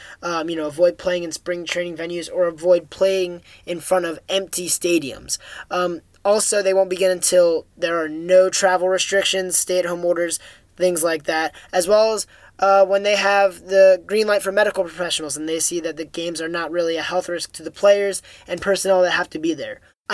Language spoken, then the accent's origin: English; Phoenixville, Pennsylvania, United States; my twin brother, calling in from my hometown of Phoenixville, Pennsylvania